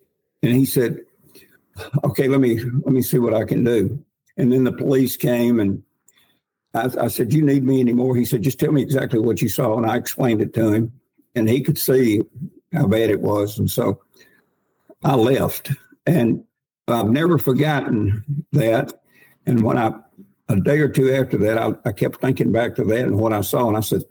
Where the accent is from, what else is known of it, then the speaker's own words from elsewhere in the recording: Mississippi, United States; because I grew up here in the Mississippi Delta. I fished Oxbow Lakes up and down the Mississippi